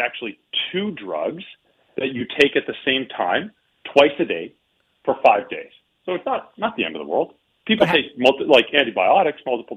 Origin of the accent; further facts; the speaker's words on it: Calgary, Alberta, Canada; I'm from Calgary.